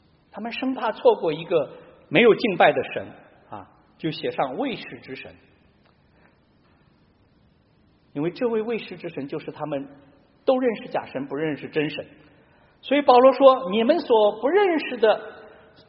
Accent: China; 我们今天时代的人，特别是我们中国人啊

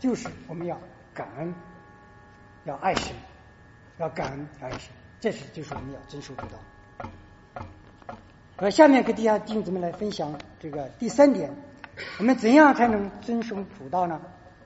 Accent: China; 我们从国内来的，我们都知道，实际上国内很大的差别

